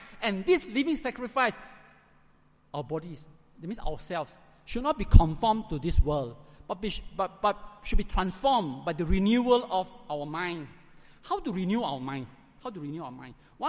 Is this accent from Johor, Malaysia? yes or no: yes; Kluang, Johor, Malaysia; our teacher asked us to write something about the flood in Kluang, my hometown, Kluang.